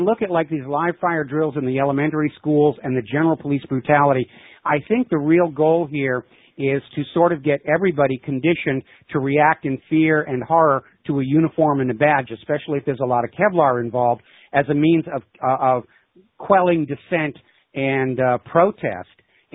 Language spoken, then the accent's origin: English; New Hampshire, United States; I'm a Republican. I was raised in New Hampshire.